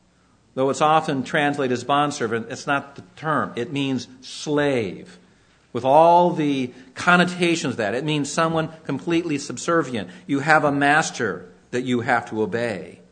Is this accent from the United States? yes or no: yes; Los Angeles, California, United States; Growing up in Los Angeles, you could see a lot of the Hollywood folks